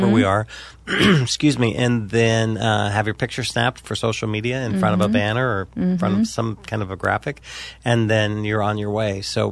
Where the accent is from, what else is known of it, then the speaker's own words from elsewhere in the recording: Montana, United States; I grew up in Eastern Montana, so mm-hmm. our summers we would go to Mount Rushmore